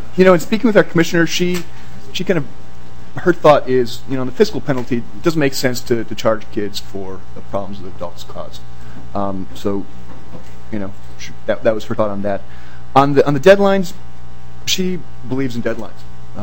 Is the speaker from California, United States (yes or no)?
no; Pierre, South Dakota, United States; but I'm from South Dakota, Pierce, South Dakota, which is the capital, and I couldn't get home to get my green and white.